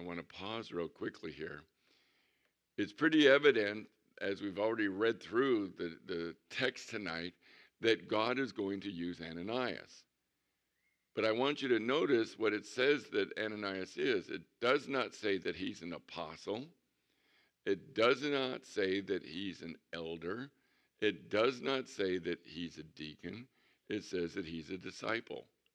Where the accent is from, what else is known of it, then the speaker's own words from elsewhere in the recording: San Diego, California, United States; I mean, when I was growing up in San Diego around the ocean all the time